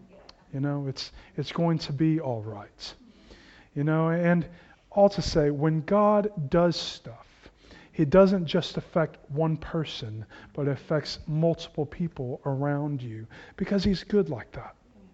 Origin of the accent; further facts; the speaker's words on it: Magnolia, Texas, United States; When I tell people I'm from Magnolia rather than Houston, I'm immediately made fun of, understandably.